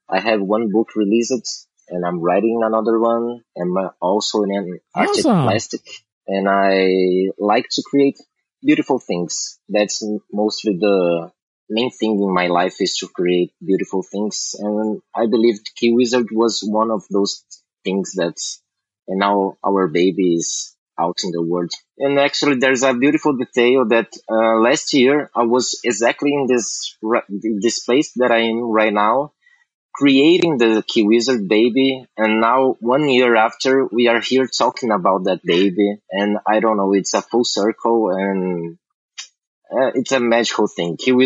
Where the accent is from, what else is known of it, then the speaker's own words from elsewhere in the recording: São Paulo, Brazil; now in Bahia, Brazil; I'm from Brazil, São Paulo. And right now I'm in Bahia.